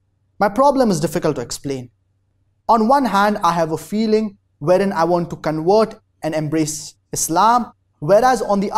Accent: Poland; English is a second language; now in France; I am from Poland, but I'm currently studying medical engineering in France. I come from a very strong Christian family

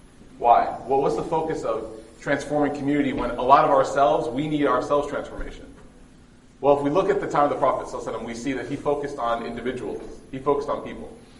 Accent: Alexandria, Alexandria Governorate, Egypt; I'm half Egyptian. My mom's Egyptian. I'm from Iskandaria, so.

